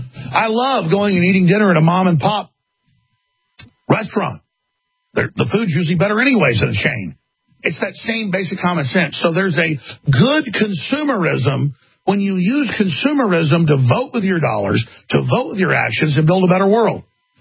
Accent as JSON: {"language": "English", "region": "England", "country": "United Kingdom", "said": "I'm from Northern England. We're not really commercial."}